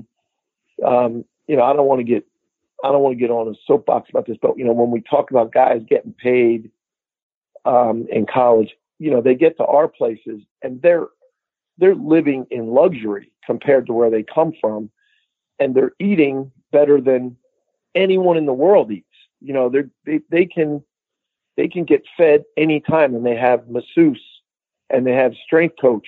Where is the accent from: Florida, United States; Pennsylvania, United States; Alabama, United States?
Pennsylvania, United States; Philadelphia; they're all Big Five guys because I grew up here in Philly